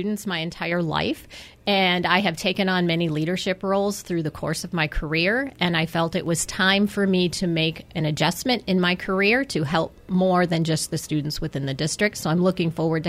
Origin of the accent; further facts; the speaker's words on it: Tony, Wisconsin, United States; I was born and raised in Tony, Wisconsin, not far from here.